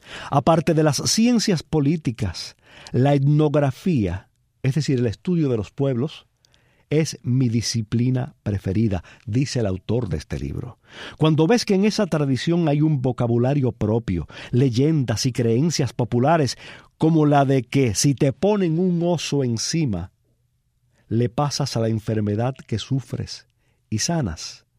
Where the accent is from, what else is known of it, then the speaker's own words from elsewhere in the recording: Cuba; moved away; En todos los cubanos que nos fuimos de Cuba y nos vimos de repente obligados a abrirnos paso en una sociedad que nos era totalmente desconocida, cuyo idioma no dominábamos, sin un centavo a veces en los bolsillos